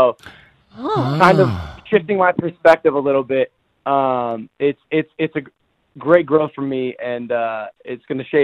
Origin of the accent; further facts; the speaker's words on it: Cleveland, Ohio, United States; No, bro. I'm from Cleveland. I'm in LA right now.